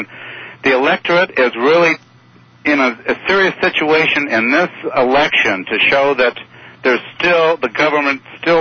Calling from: Michigan, United States; Yeah, this is … from Michigan.

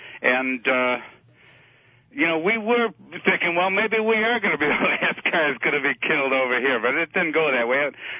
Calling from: Michigan, United States; from Michigan.

